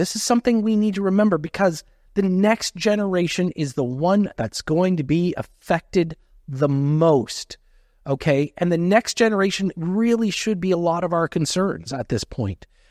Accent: Canada; is that being a Canadian, does anybody remember what that is?

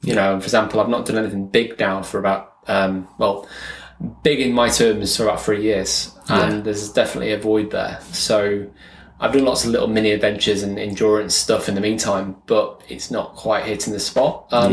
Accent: Chester, North West England, United Kingdom; I was brought up in Chester. I wasn't born in the lakes. I've been here for about 4 years now.

